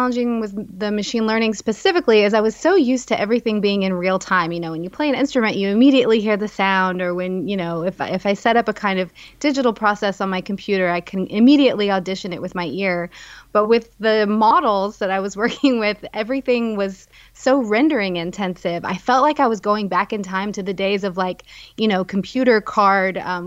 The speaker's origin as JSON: {"language": "English", "region": "Tennessee", "country": "United States", "tie": "born or raised there", "said": "So I grew up in East Tennessee, and I grew up singing in choirs and, you know, listening to a lot of really great country music."}